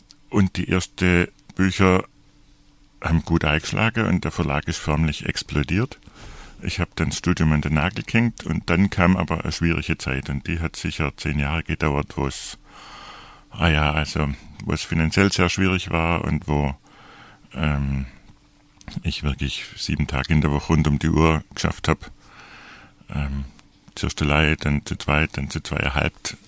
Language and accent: German; Swabia, Germany; Wie man vielleicht hört, ich versuche Schriftdeutsch zu sprechen, aber wie man vielleicht hört, bin ich selber Schwabe. Und insofern kenne ich mich auch ein bisschen aus, was die Region hier angeht.